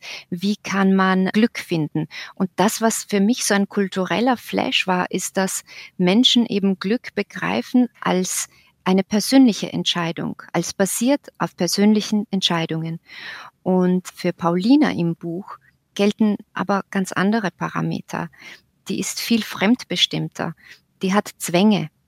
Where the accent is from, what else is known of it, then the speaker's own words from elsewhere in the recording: Slovakia; now in Austria; als ich als Slowakin nach Österreich, nämlich nach Oberösterreich gekommen bin, genau in diese Gegend.